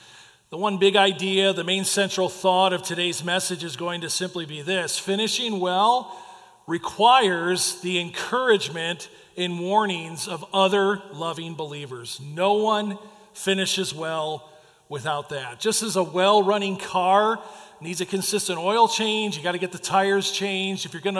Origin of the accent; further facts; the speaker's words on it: Oswego, Illinois, United States; when I was 17 years of age, growing up in Oswego, Illinois